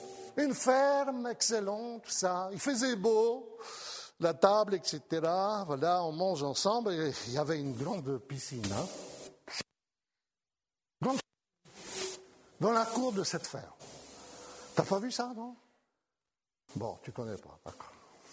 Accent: France; On est un couple, hein, on est chrétien, on vient de France.

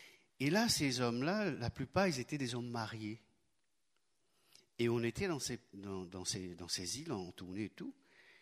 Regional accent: Mauritius; first language Mauritian Creole; French is a second language; J'ai toujours composé dans ma langue maternelle, le mauricien, bien sûr.

